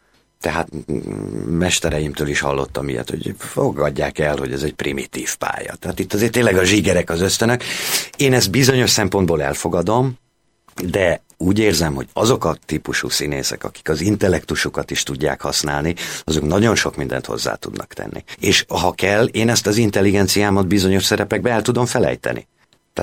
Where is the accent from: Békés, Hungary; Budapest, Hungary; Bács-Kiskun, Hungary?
Budapest, Hungary; A Sashegyen nőttem föl, Budán. Hát ez akkoriban ilyen majdhogy nem agglomerációnak számított. Ugye 64-ben születtem, és hát ugye Sashegy és a Gellért-hegy az elválasztott minket Pesttől.